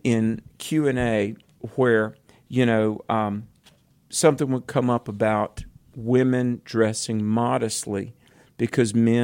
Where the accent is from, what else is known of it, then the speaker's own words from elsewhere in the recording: North Carolina, United States; My home state of North Carolina, Josh, welcome.